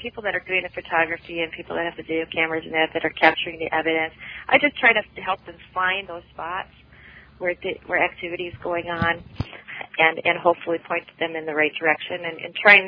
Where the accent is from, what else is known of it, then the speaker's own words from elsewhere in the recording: Minneapolis, Minnesota, United States; I'm from the Minneapolis-St. Paul area